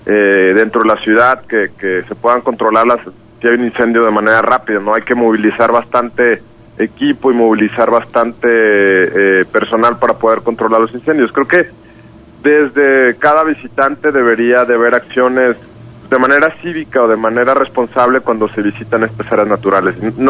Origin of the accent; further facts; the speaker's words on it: Mexico; todos sabemos que culturalmente como mexicanos algunas veces no atendemos las reglas